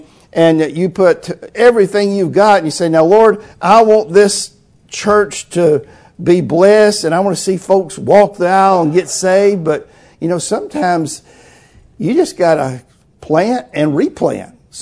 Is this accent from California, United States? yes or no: no; Georgia, United States; And I'm not from Florida. I'm from Georgia.